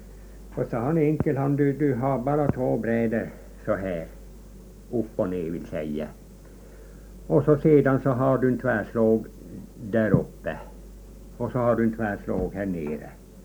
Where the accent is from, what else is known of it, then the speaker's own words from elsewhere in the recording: Stensjö, Sweden; born there; Men då bodde ju jag på Sten, jag är ju född på Stensjö